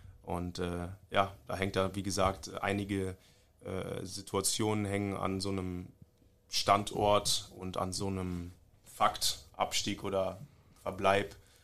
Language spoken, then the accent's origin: German; Germany; ich bin Deutscher, ich bin hier geboren, aufgewachsen, meine Mutti ist richtig deutsch, also ich bin deutsch, aber ich habe natürlich nigerianische Vorfahren. Mein Vater ist Nigerianer und demnach bin ich halb